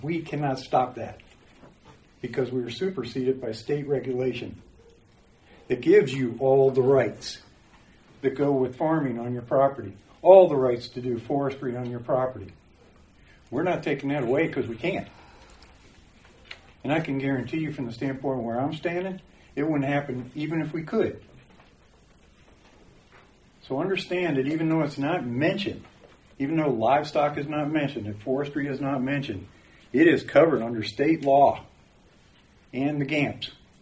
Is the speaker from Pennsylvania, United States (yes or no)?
no; Cincinnati, Ohio, United States; I grew up in Cincinnati, grew up in a very large community.